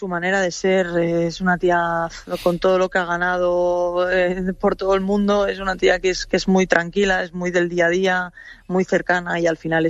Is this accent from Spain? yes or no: yes; Catalonia, Spain; la tierra también nos tira, somos catalanas las dos, nos entendemos muy fácil